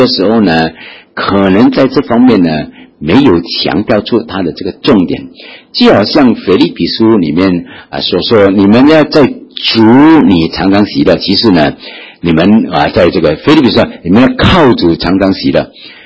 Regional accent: Malaysia; now in Singapore; 但是呢当我从马来西亚过来的这个时候呢

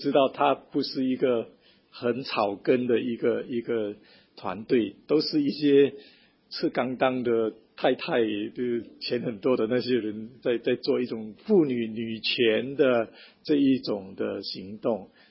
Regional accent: Singapore; 我们新加坡人在这一方面实在是天真的挺可爱的啦

